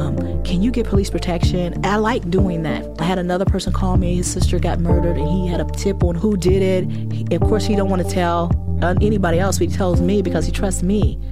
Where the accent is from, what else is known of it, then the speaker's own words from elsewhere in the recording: West Virginia, United States; moved away; Well, because I'm from West Virginia and I came here after I got out of the military, I wasn't familiar with the history.